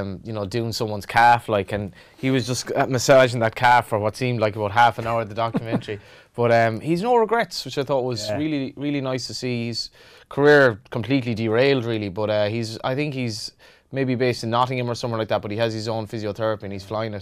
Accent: Galway, Connacht, Ireland; we're both from Galway as well

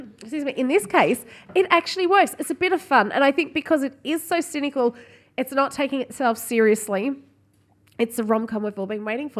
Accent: Australia; am I biased because I'm Australian and they were both using their Australian accent

